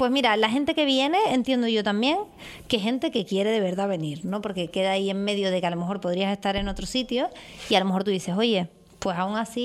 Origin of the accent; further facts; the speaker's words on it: Canary Islands, Spain; voy a apostar por Canarias, ¿no? Por mi tierra.